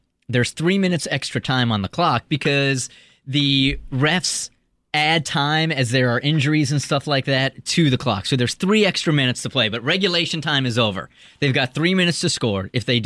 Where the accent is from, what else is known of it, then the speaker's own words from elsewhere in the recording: United States; Like, I, as an American, am so proud of the way these guys are playing